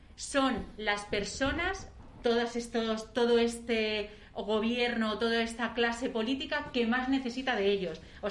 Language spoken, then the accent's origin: Spanish; Spain; yo como española ciudadana